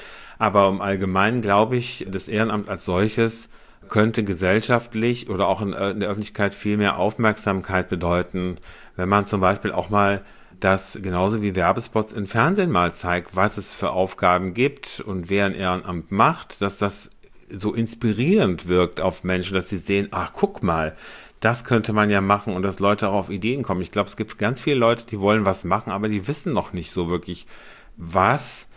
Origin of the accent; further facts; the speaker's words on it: Cologne, North Rhine-Westphalia, Germany; born there; ich bin gebürtiger Kölner